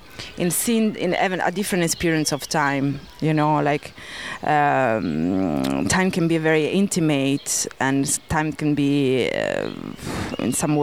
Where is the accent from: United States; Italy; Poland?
Italy; Lecco, Lombardy; English is a second language; I'm Italian. I come from Italy, from north part of Italy, from Como Lake. So this little town called Lecco, lying down to the mountain, between the mountain and the lake. So pretty nice place, actually. And I do live in Berlin